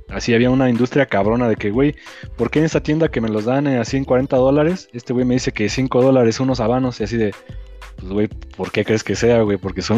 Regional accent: Mexico; Y que ¿cómo saben que somos de México

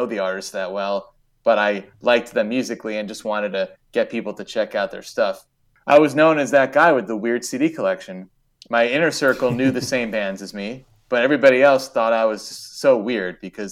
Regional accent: New York, United States; So I grew up on Long Island, and I had a very small circle of friends that listened to pop punk.

